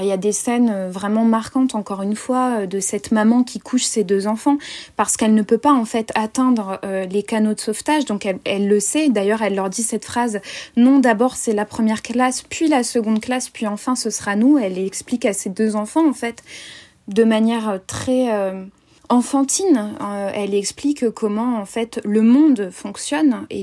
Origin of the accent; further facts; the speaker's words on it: Amiens, Hauts-de-France, France; now in Paris, France; Moi, je viens de Picardie, de base, donc j'étais à Amiens.